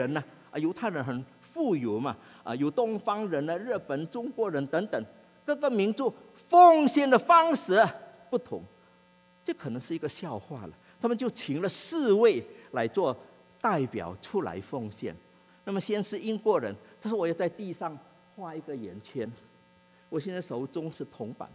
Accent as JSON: {"language": "Chinese", "country": "Indonesia", "tie": "born or raised there", "said": "我是出生长大在印尼的华侨，18岁，1956年高中毕业以后"}